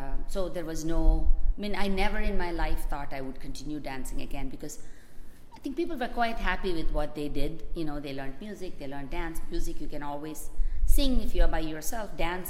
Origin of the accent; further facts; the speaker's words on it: Chennai, Tamil Nadu, India; I grew up in India, southern India, Madras, or now they call it Chennai, and that's the seat of Bharatanatyam.